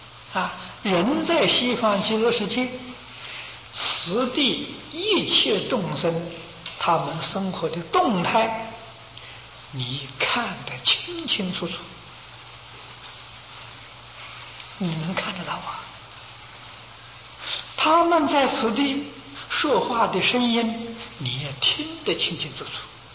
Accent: China; 我们中国人讲三十年是一世

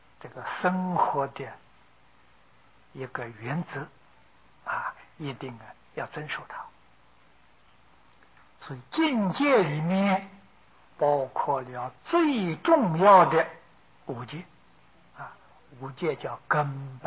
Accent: China; 以穿衣来说吧，我们中国人穿的衣服跟印度人一块布裹在身上不相同啊。

